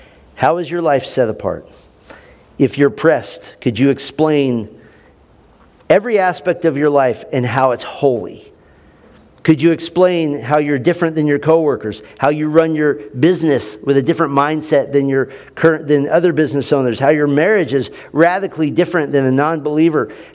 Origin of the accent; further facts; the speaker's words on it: United States; but I'm an American, and that's also a sensitive subject